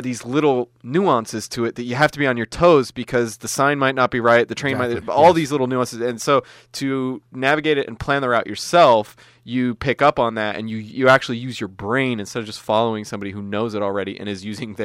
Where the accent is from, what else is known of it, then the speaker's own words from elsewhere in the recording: New York City, New York, United States; Yeah, I'm a New Yorker.